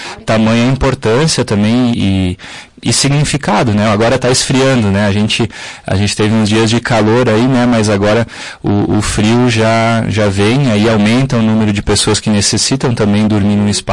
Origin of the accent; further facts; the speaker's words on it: São Marcos, Brazil; Eu sou de São Marcos, né? A minha família lá também tem os tapetes